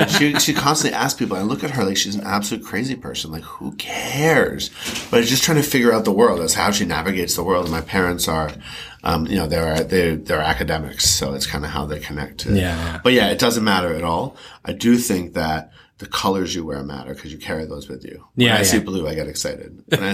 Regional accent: Boston, Massachusetts, United States; I grew up on Beacon Hill.

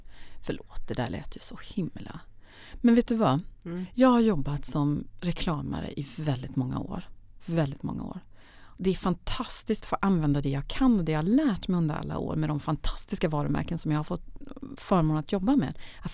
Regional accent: Myresjö, Jönköping County, Sweden; also born or lived in Köping; Jag växte upp i Myresjö, som låg mitt i bibelbältet. I en liten by som... säger man by? Det var 600 personer.

